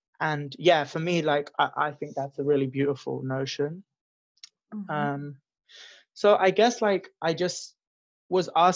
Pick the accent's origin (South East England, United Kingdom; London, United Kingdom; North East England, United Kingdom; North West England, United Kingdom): London, United Kingdom; also born or lived in Sussex; I was born in East London. I grew up between London and Sussex, south of England, like very close to the city.